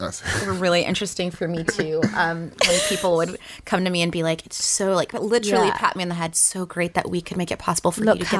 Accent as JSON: {"language": "English", "country": "Saudi Arabia", "tie": "born or raised there", "also_born_or_lived": "North Carolina / South Carolina", "said": "So I am originally from the Carolinas. So South and North Carolina. I moved to Saudi Arabia for about 10 years. So I did most of my childhood there."}